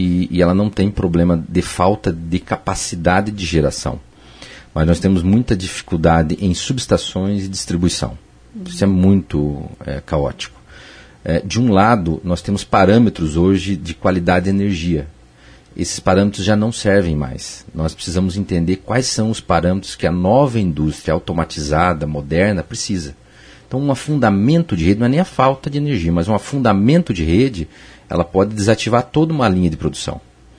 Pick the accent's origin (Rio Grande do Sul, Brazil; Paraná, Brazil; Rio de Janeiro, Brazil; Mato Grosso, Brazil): Paraná, Brazil; A região oeste, de onde eu venho, é a maior taxa de crescimento desde 2011